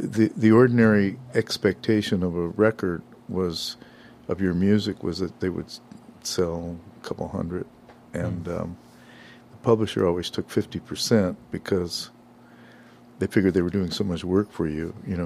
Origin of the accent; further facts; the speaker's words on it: Los Angeles, California, United States; Yeah, I was born in Boyle Heights.